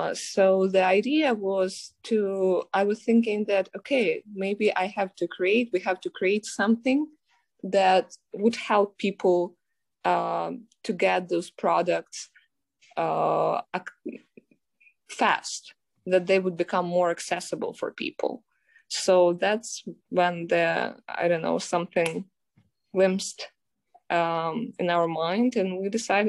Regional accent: Ukraine; English is a second language; moved away as an adult; now in United States; I'm from Ukraine, by the way, and I moved to US 4 years ago.

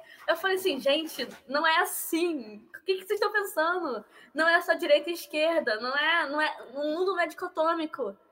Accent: Rio de Janeiro, Brazil; como eu já te falei, eu vim de Realengo, não tenho dinheiro

